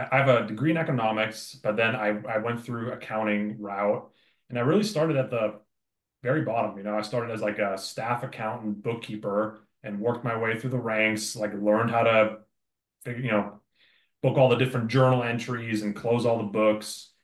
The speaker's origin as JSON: {"language": "English", "country": "Germany", "also_born_or_lived": "California", "lives_now": "Kansas City, United States", "said": "I'm originally from Germany. I've spent most of my time, though, in California."}